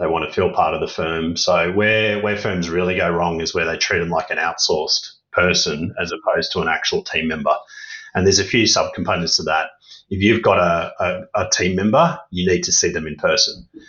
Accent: Australia; I'll use Australians, I'm an Aussie, so I can use this.

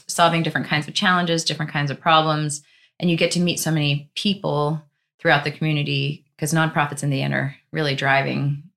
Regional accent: Virginia, United States; now in Cleveland, United States; I'm from Virginia, and that's where the company was based. I had moved to Cleveland.

